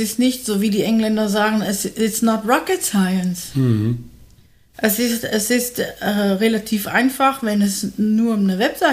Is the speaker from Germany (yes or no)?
no; Netherlands; German is a second language; wie Sie hören, eine holländische Name. Ich bin auch Holländerin, daher wird hier irgendwann mal merken, dass sich bei mir das Genitiv mit dem Dativ schlägt und so.